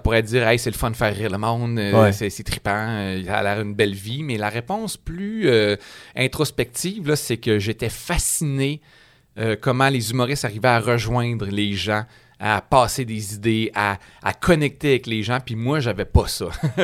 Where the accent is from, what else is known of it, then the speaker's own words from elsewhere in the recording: Jonquière, Quebec, Canada; moi, je viens du Saguenay, je viens de Jonquière.